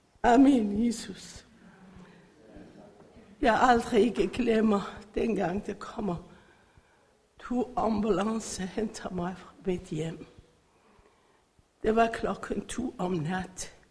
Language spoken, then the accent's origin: Danish; Iran; Danish is a second language; now in Denmark; jeg kommer fra Iran alligevel. Nu er 27 år og bor i Danmark.